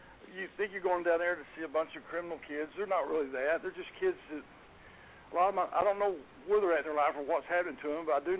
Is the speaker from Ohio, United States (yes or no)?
no; Garland, Texas, United States; I grew up in Garland, Texas. I've lived in Garland all my life.